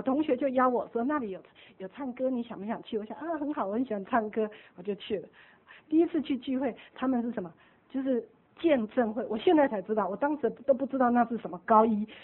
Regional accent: China

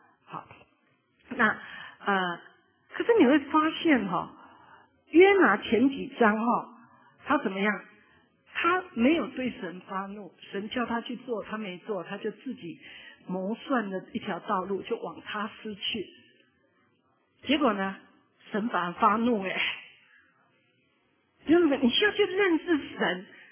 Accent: China; 在我们中国人的观念里好像很难想象

